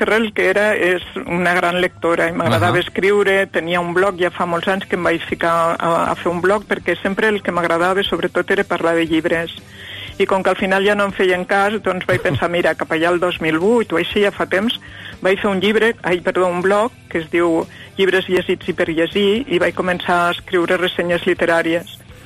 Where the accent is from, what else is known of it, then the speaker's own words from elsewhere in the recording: Lleida, Catalonia, Spain; jo sóc de Lleida.